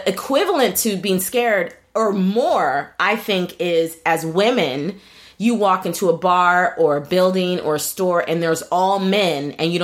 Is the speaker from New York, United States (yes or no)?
yes; New York, United States; I'm from New York and I'm black.